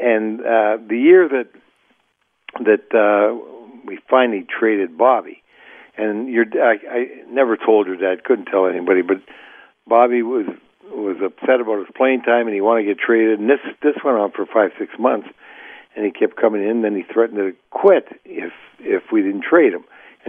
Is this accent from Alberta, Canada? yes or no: no; Sault Ste. Marie, Ontario, Canada; now in United States; Well, I came down from Sault Ste. Marie, Ontario, and Canadian education is different than U.S.